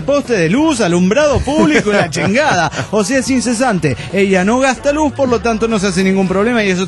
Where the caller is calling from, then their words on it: Washington, United States; del Renton desde Washington, United States.